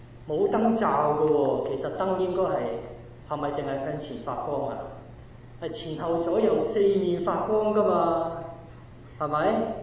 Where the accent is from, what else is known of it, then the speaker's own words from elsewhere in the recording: Hong Kong; 我哋香港人就知啦，有啲嘢講咗但係未做㗎。